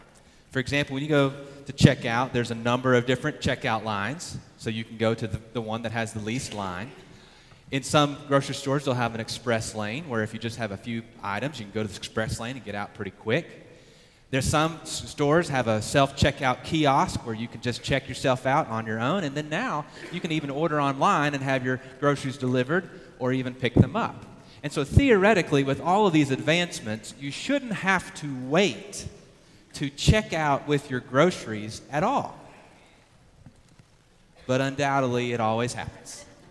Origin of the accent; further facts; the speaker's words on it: Texas, United States; But we're from Texas, and so we're going to call him Habakkuk, okay?